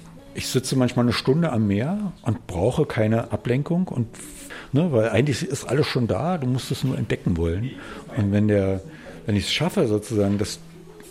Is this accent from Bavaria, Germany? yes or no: no; Brandenburg, Germany; born there; Ich bin in Brandenburg geboren